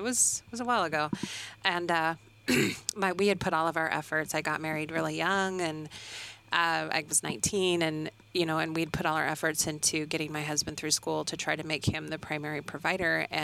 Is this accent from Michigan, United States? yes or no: yes; Midland, Michigan, United States; We talked a little bit about, you know, I'm from Midland.